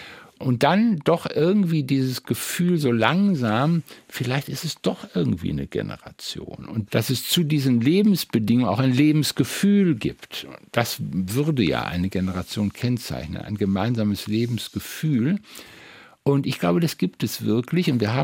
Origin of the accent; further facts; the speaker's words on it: West Berlin, Berlin, Germany; dass ich meine Jugend in West-Berlin zugebracht habe.